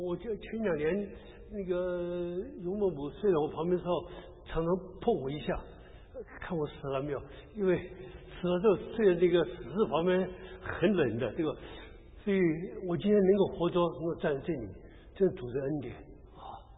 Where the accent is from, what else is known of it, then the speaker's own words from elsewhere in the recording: China; 就我们中国人可怜不了